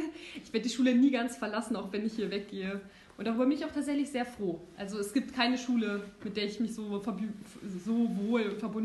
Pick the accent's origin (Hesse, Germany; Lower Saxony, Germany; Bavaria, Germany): Lower Saxony, Germany; Vechelde; Ja, ich komme aus Vechelde tatsächlich.